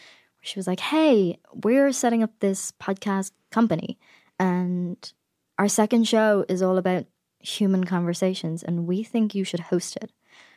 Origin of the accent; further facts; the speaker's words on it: Ireland; now in United States; And for me, as an Irish person who has a podcast here in the US, how does that audience trust me?